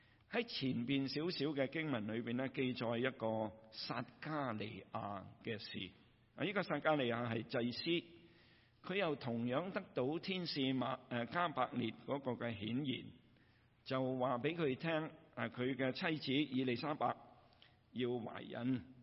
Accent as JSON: {"language": "Chinese", "country": "China", "said": "我们中国人有一句说话叫做叶公好龙"}